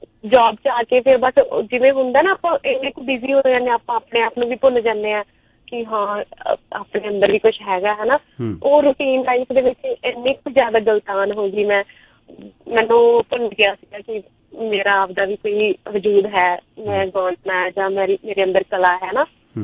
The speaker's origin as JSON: {"language": "Punjabi", "town": "Firozpur", "region": "Punjab", "country": "India", "said": "ਮੈਂ ਬੇਸਿਕਲੀ ਫਿਰੋਜ਼ਪੁਰ ਦੀ ਆ, ਤੇ ਜੋਬ ਬਠਿੰਡਾ ਕਰਦੀ ਆ ਸਰਕਾਰੀ ਅਧਿਆਪਿਕਾ।"}